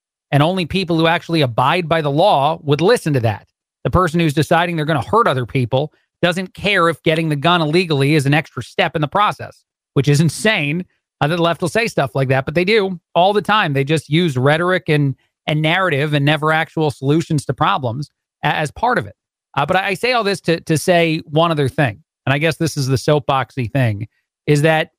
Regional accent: New York metropolitan area, United States; also born or lived in Chicago; now in Houston, United States; I'm in Houston right now. I lived in Chicago for a long time, and I'm from the New Jersey, New York area.

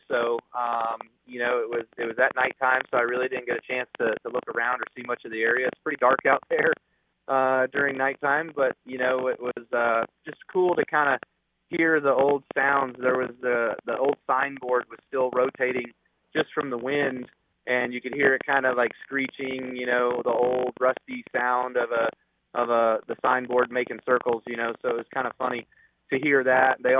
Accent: Las Vegas, Nevada, United States; So for me, you know, I grew up in Vegas being a Denver Broncos football fan.

